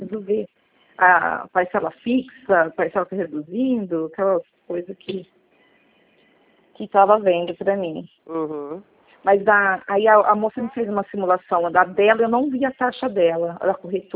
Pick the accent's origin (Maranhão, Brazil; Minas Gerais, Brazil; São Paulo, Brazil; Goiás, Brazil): São Paulo, Brazil; Santa Cruz das Palmeiras; now in Araras, Brazil; eu sou de Santa Cruz das Palmeiras, mas eu estou em Araras porque eu trabalho em Araras.